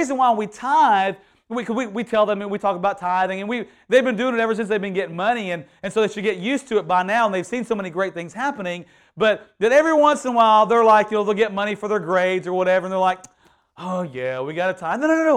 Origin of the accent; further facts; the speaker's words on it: Houston, Texas, United States; he knew I stayed down this way, and he knew I was from Houston.